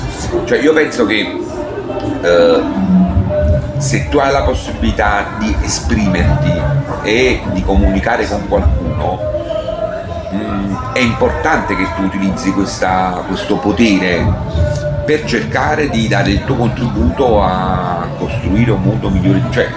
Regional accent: Campania, Italy; accent: Neapolitan; Poi noi ovviamente abbiamo anche una fortuna, che il nostro dialetto è un dialetto che grazie al cinema, alla musica, si è molto diffuso, diciamo, ecco, un dialetto cioè se tu canti napoletano è più facile

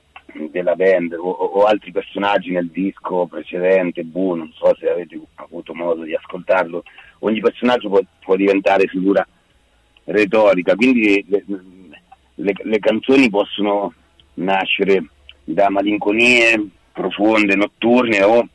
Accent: Marche, Italy; Beh, tra la provincia di Ancona e quella di Macerata, a metà.

